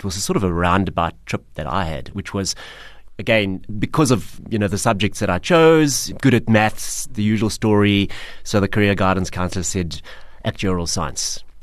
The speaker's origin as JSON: {"language": "English", "town": "Durban", "region": "KwaZulu-Natal", "country": "South Africa", "tie": "born or raised there", "said": "So I grew up in Durban, which, you know, if you think about back to my era, and I'll probably define myself by saying, you know, I grew up in the era of the best music ever, which is the 80s."}